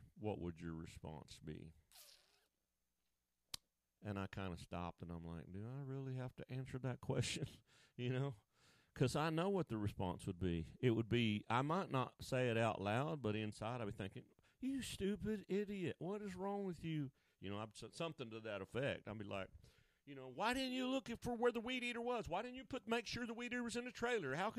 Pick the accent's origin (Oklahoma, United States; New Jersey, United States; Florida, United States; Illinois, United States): Oklahoma, United States; But I got some duct tape with me, and I'm from Oklahoma.